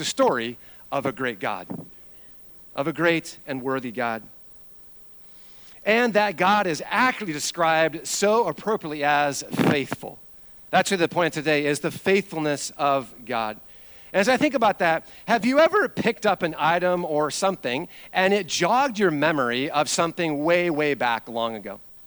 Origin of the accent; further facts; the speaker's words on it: Spokane, Washington, United States; I grew up in Spokane, Washington.